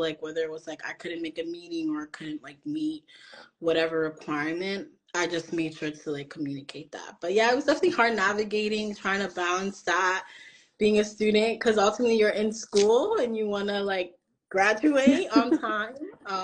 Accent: New York City, New York, United States; I'm currently 23 years old now. I'm from the Bronx, New York.

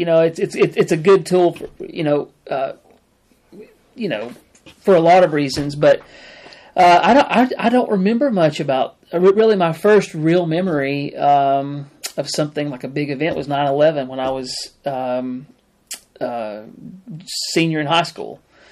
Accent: Rainbow City, Alabama, United States; also born or lived in Gadsden; So I was born in Gadsden, Alabama, up the road a little bit. Grew up in Rainbow City, a little north of Gadsden. Only child.

